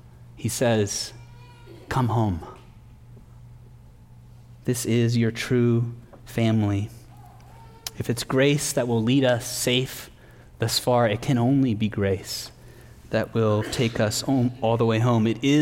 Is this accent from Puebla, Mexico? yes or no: no; Tijuana, Baja California, Mexico; now in United States; I was brought up in Mexico as a missionary kid.